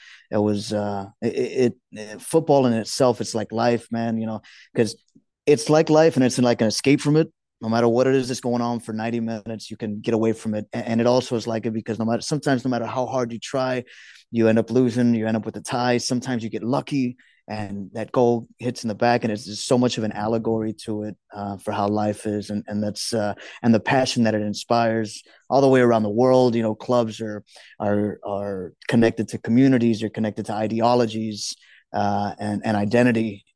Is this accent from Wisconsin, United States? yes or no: no; Houston, Texas, United States; also born or lived in Juarez; Born and raised in Houston, from South Park. I've lived some time in Juarez.